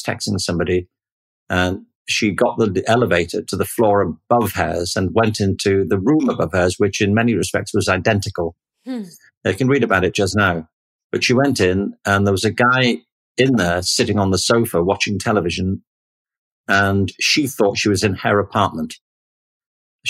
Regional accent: Liverpool, North West England, United Kingdom; I mean, I grew up in Liverpool in the 50s and 60s.

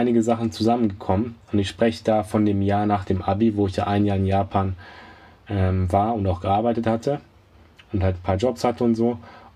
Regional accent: Germany; weil es ja in so einer Art deutscher Laden ist, dass ich als Deutscher halt da reinpassen könnte

